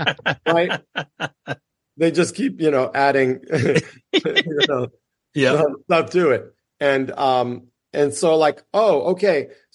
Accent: United States; born there; She was from Cuba. I was born in the United States, so that officially makes me a dreamer.

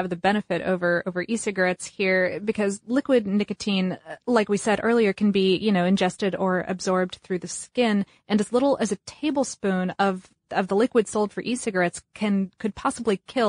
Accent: United States; we're talking all about the U.S. in this section because

